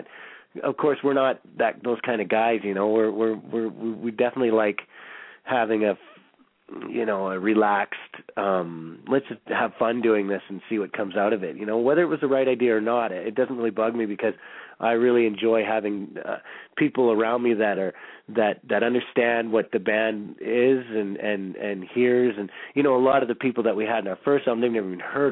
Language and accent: English; Calgary, Alberta, Canada; because we're from Calgary